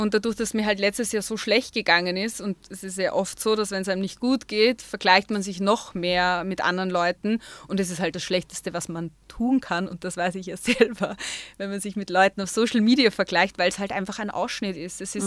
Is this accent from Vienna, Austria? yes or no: yes; Vienna, Austria; now in Salzburg, Austria; Ich bin ja eigentlich aus Wien und vor 7, 8 Jahren nach Salzburg gezogen.